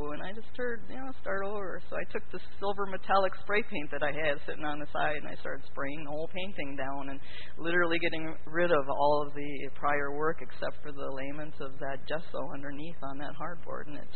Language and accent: English; Pulaski, Wisconsin, United States; also born or lived in Kalamazoo, Michigan; I was born in Kalamazoo in 1961 by a father and mother who were both very inclined towards art and brought me to Pulaski, Wisconsin